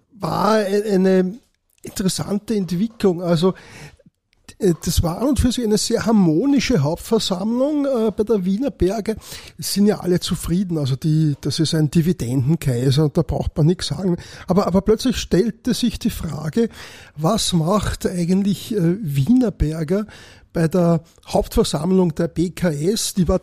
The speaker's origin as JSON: {"language": "German", "region": "Lower Austria", "country": "Austria", "said": "Ich komme aus dem Weinviertel."}